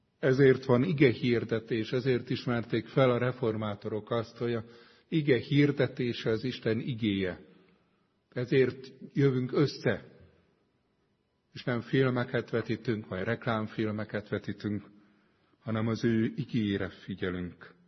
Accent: Budapest, Hungary; Nagyon érdekes, én pesti gyerek vagyok

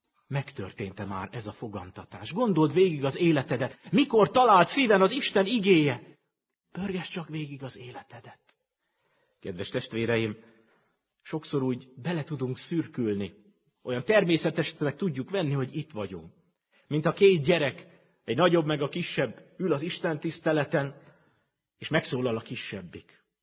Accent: Great Hungarian Plain, Hungary; hogy az Alföldön milyen istentelenség van, ahonnan én jöttem.

